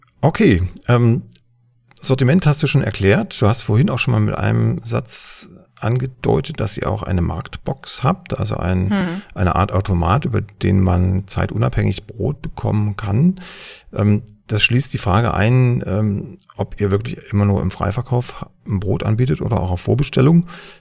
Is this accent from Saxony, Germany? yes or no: yes; Saxony, Germany; Ich hatte vorhin mal geluschert, sagt man hier bei uns in Sachsen zumindest.